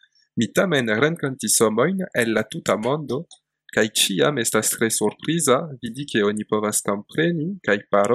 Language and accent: French; France; on vient tous les deux de France, donc il nous arrive de parler français entre nous.